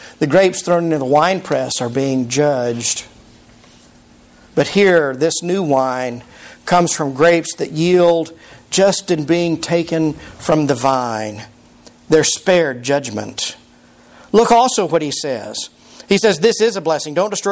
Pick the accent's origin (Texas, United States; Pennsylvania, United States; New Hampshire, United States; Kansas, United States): Texas, United States; I say it Sharon because I'm from Texas. If you're in Israel, you say Sharon.